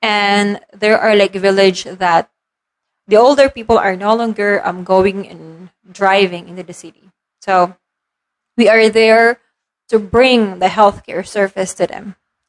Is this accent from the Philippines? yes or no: yes; Philippines; I'm a Filipina, you know